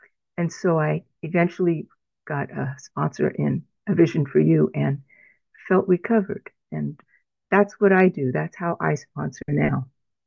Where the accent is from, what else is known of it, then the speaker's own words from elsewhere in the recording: California, United States; I'm from California, around the Bay Area.